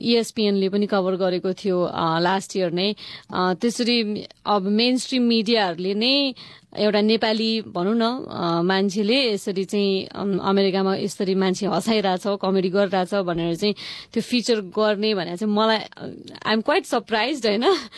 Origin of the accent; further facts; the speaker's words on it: Kathmandu, Bagmati, Nepal; म काठमाडौँमा जन्मेको हुर्केको